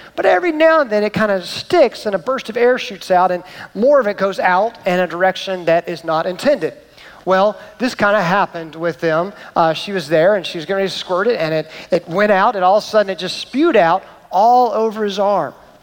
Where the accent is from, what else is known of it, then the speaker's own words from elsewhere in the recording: Atlanta, Georgia, United States; I grew up in Atlanta with a family that would get together on the holidays and birthdays